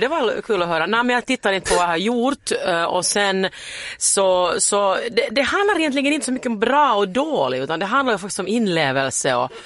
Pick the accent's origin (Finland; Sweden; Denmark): Finland; Jag är ju finsk och lite blyg